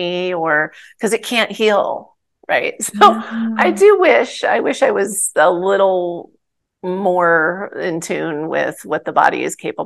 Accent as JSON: {"language": "English", "region": "New Jersey", "country": "United States", "said": "I can't help, I'm from New Jersey, so I can't help it."}